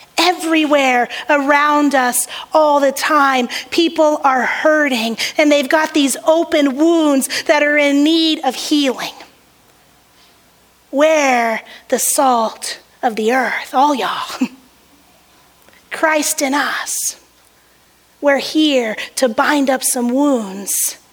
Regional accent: the South, United States; I'm from the South. There is no better word for that than y'all.

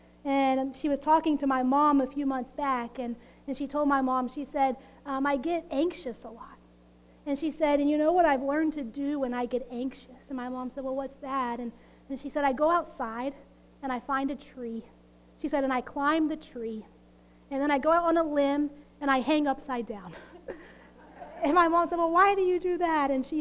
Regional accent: Texas, United States; And I'm from Texas. I'm still learning these things.

